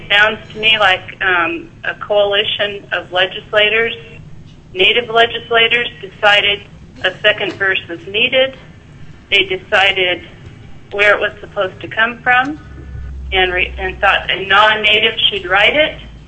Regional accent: Kodiak, Alaska, United States; And I grew up in Kodiak. I have a history in Alaska back to the early 50s.

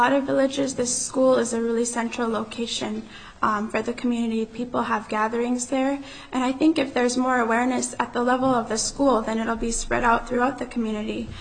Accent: Pilot Station, Alaska, United States; I have a cousin who committed suicide, a cousin that I grew up with in Pilot Station, Alaska.

